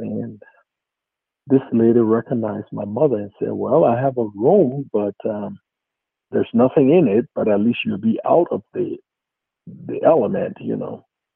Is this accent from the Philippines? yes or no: no; Liberia; moved away as an adult; now in United States; I was born in Liberia, raised in Liberia until I was about 31 years old before transitioning to this great state.